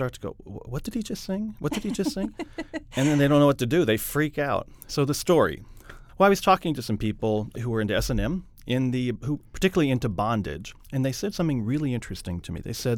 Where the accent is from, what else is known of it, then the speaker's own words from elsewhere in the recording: Kentucky, United States; because I am from Kentucky. I grew up in the city